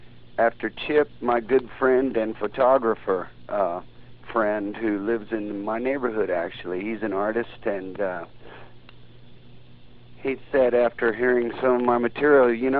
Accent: St. Joseph, Missouri, United States; I'm also involved in a project for a Catholic church in St. Joseph, Missouri, that's my hometown. And that's the school that I went to and the church that my parents and I went to.

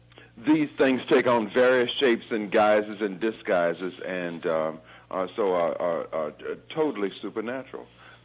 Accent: Berkeley, California, United States; moved away as an adult; also born or lived in New York; I'm actually from Berkeley, California. I had left there years ago, headed for New York. I was a theater teacher there.

